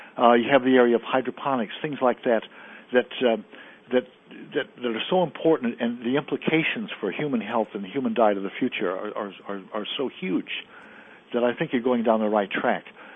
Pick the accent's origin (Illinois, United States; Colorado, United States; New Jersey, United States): Illinois, United States; Chicago; when I was a young kid, the neighborhood I grew up in Chicago